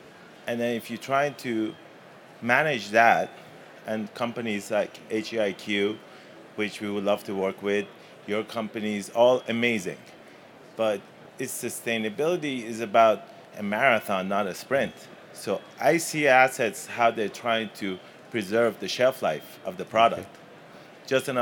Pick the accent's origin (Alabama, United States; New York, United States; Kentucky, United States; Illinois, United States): New York, United States; Hello. I'm from New York, from a company called Active Cashmere